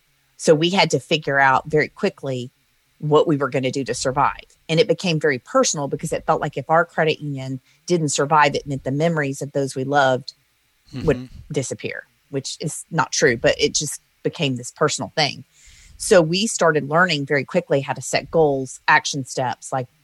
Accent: Louisiana, United States; So I grew up in the South in Louisiana in a Christian home.

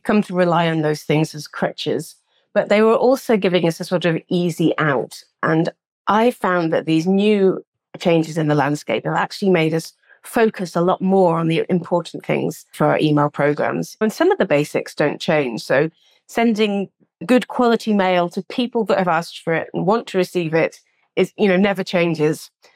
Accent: United Kingdom; which as a Brit abroad, really enjoyed.

